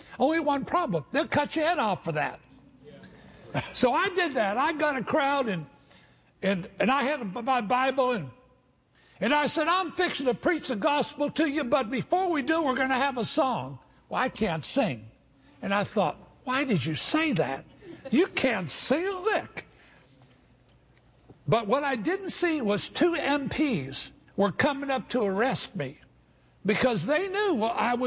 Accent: Fort Worth, Texas, United States; Where are you from? Texas, Fort Worth.

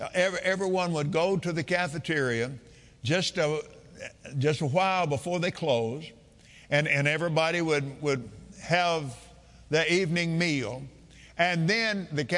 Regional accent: Lubbock, Texas, United States; born there; And I was born in Lubbock. We didn't live there very long, but that's my birthplace.

